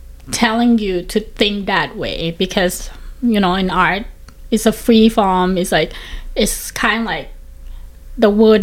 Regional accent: Thailand; English is a second language; back in my in Thailand. I'm from Thailand.

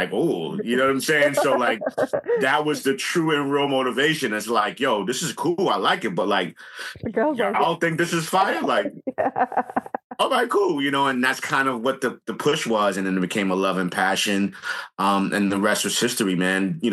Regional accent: Bronx, New York, United States; And then, of course, growing up in the Bronx, in the hood, in the projects, being surrounded by so many negative things

